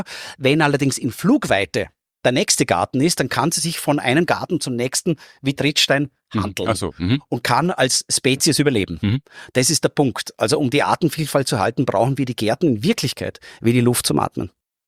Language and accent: German; Vorarlberg, Austria; ich bin in Vorarlberg aufgewachsen, so Einfamilienhäuser